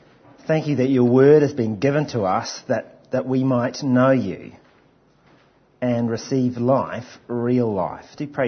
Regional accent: England, United Kingdom; There'd be another table be just interested in the weather, because we're English

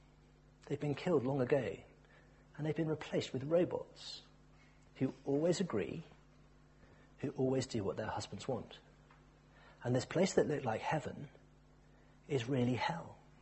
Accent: Cardiff, Wales, United Kingdom; born there; You see, I was born in Cardiff.

